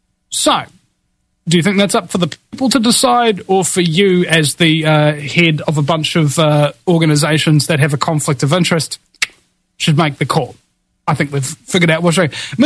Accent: New Zealand; it's weird being a New Zealander talking primarily with Americans.

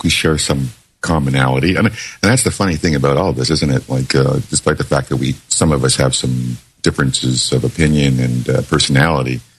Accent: Canada; I'm a Canadian. I'm also American.

